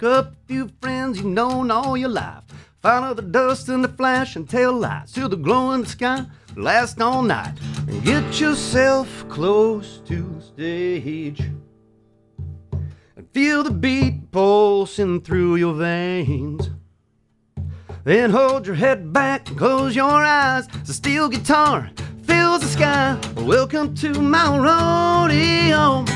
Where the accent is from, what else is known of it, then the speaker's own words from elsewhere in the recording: St. Louis, Missouri, United States; So growing up in St. Louis was wonderful.